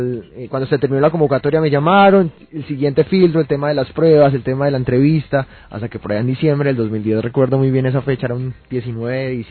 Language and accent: Spanish; Pradera, Valle del Cauca, Colombia; yo soy del municipio de Pradera Valle